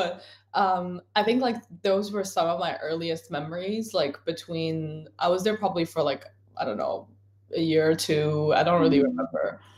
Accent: Taipei, Taiwan; first language Mandarin; English is a second language; now in New Zealand; growing up in Taipei, that was a big part of it.

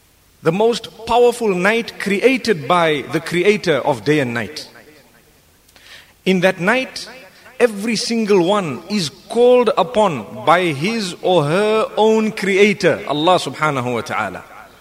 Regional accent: Zimbabwe; I'm quite experienced because we come from Zimbabwe.

